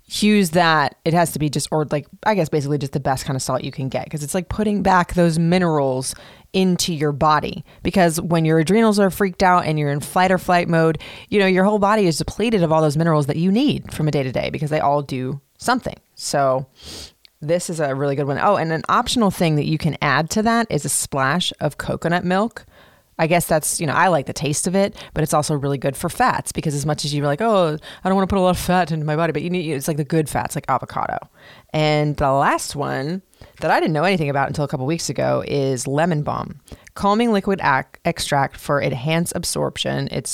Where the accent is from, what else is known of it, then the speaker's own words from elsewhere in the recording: Florida, United States; growing up in Florida, my childhood when things weren't stressful and, well, they were, but whatever, that I would listen to either the ocean or the sound of the rain